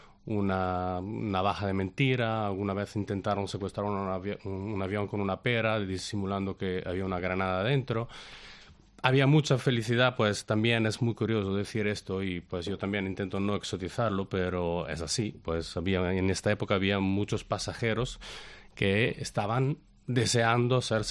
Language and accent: Spanish; Italy; Spanish is a second language; principalmente porque siendo italiano, pues está con el imaginario claramente del 11 de septiembre